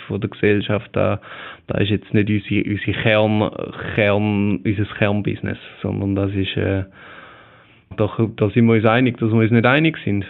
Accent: Thurgau, Switzerland; Und dann, am Schluss sind wir Thurgauer da immer noch Landeier.

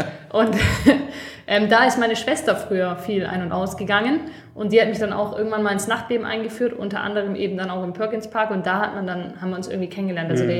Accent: Stuttgart, Baden-Württemberg, Germany; ich bin 28 Jahre alt. Ich komme aus Stuttgart, Zuffenhausen.

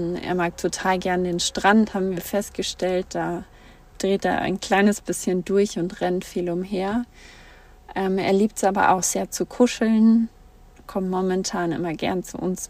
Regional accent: Herzogenaurach, Bavaria, Germany; Ich komme gebürtig aus Franken, aus dem schönen Herzogenaurach. Und viele kennen es von Adidas und Puma oder von einem der beiden Sportartikelhersteller. Ich bin dort aufgewachsen

